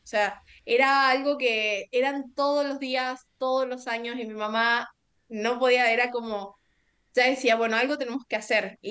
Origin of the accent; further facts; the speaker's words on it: Argentina; yo siendo argentina, me llaman para la selección mexicana cuando tenía 14 años